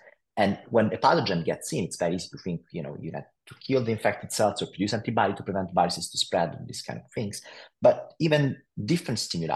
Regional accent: Italy; English is a second language; now in United States; I grew up in Italy as a Italian guy and went to school there. And it's only when I moved to California

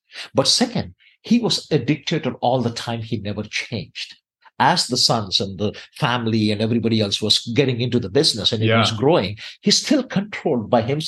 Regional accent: Miryalaguda, Telangana, India; I was born and raised in India in a small town basically called Miryalgada, where my grandfather was a business person.

